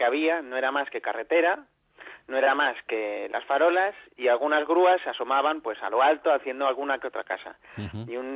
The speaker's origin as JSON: {"language": "Spanish", "town": "Madrid", "region": "Community of Madrid", "country": "Spain", "said": "yo soy madrileño, soy vallecano, y yo no hablo de lo que conozco, sino hablo también aparte de lo que quiero. Yo me considero amante de esta ciudad 100% y amante de mi barrio, no solo por vivir en él, sino por construirlo. Soy joven aún"}